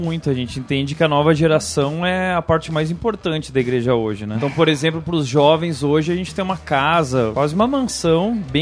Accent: Rio Grande do Sul, Brazil; Sou gaúcho.

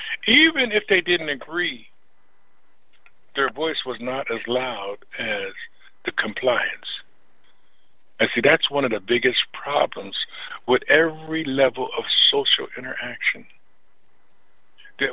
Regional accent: United States; because being an American people now

